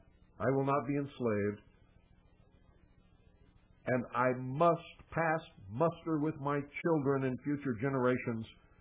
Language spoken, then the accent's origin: English; United States; I'm the same as you. I'm just an American who cares and got fed up, and I drew the line.